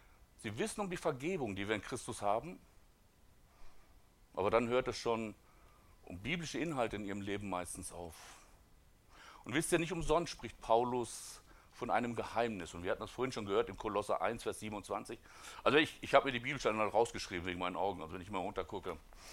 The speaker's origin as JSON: {"language": "German", "town": "Neuhaus an der Pegnitz", "region": "Bavaria", "country": "Germany", "said": "wir kommen aus Neuhaus an der Pegnitz, das ist ja gar nicht so weit von hier."}